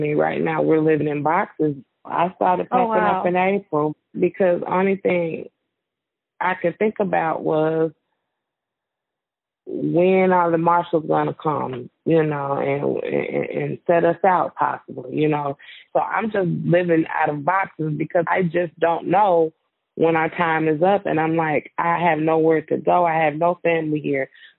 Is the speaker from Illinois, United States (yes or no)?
yes; Illinois, United States; moved away as an adult; No, I'm from Illinois. So I moved to Georgia about 15 years ago.